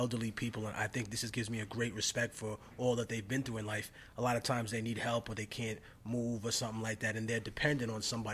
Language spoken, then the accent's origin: English; New York, United States; I'm from New York, where people are in a rush to go nowhere.